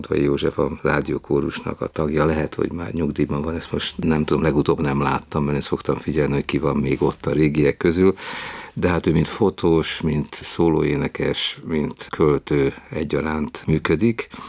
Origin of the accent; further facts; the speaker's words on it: Budapest, Hungary; olyan dolgok, amiket ő is, én is átélhettem, ő Kolozsváron, én Budapesten.